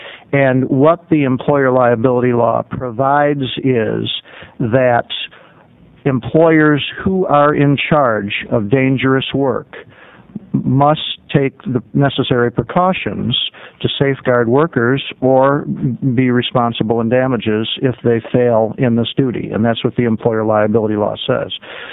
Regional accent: Portland, Oregon, United States; from Portland, Oregon.

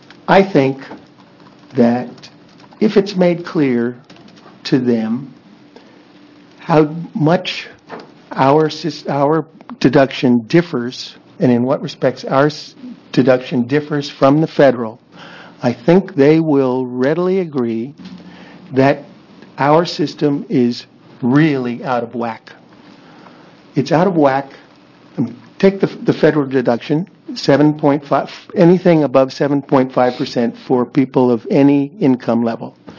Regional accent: Oregon, United States; I represent myself. I'm from Multnomah County.

